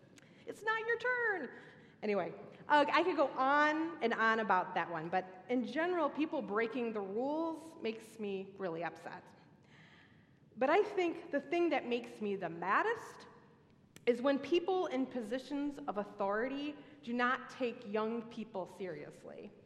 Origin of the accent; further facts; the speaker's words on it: Philadelphia, Pennsylvania, United States; I'm going to show you how I learned to manage conflicts when I grew up in Philadelphia.